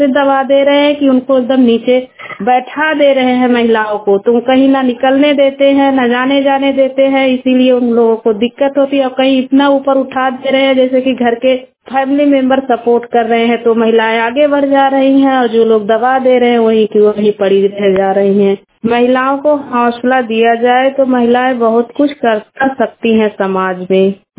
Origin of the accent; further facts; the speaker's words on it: Hasni, India; मेरे गांव का नाम हसनी है … उम्र है 29 साल।